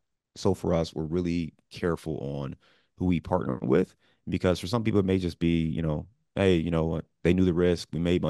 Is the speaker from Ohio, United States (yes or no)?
yes; Cleveland, Ohio, United States; also born or lived in Chicago / Dayton / Detroit; now in Cincinnati, United States; I live in the Midwest. I'm in Cincinnati. I used to live in Chicago, born and raised in Cleveland, went to school in Dayton, lived in Detroit.